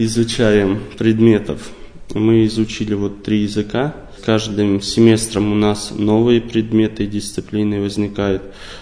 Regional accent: Kursk Oblast, Russia; moved away as an adult; now in Moscow, Russia; Родился я в Курской области и оттуда же приехал обучаться в 2015 году.

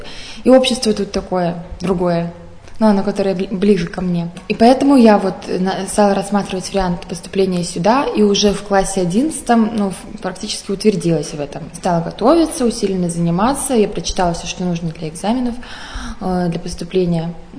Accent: Latvia; now in Russia; Вообще, я сама из Латвии, Прибалтика.

